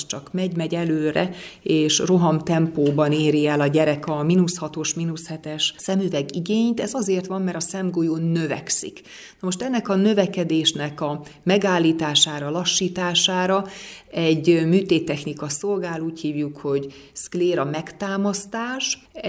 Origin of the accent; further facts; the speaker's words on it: Tiszavasvári, Szabolcs-Szatmár-Bereg, Hungary; én a földie vagyok. Én Tiszavasváriból jöttem, segítsen nekem ide jutni.